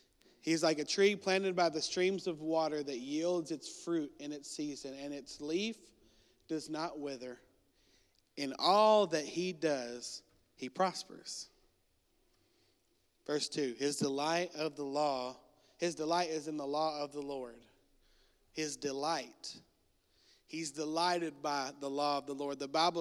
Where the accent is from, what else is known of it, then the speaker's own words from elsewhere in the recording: United States; Now, I grew up near the Canadian River.